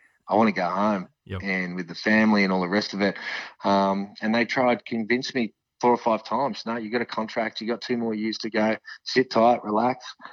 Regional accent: Australia; But being Australian, they didn't have a lot of belief in players outside of America

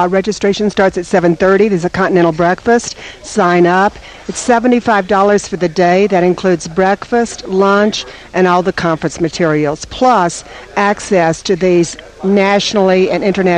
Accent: Alabama, United States; We were talking earlier about that I'm from Alabama, and I have a friend I visit frequently in Birmingham

